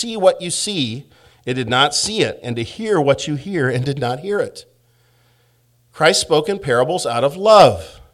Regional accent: United States; I've had people that may not have liked me because I'm an American.

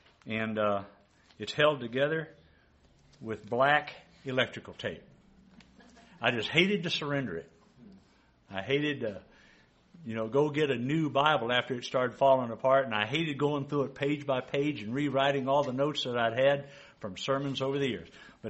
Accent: Texas, United States; Born and raised in Texas. Never seen it.

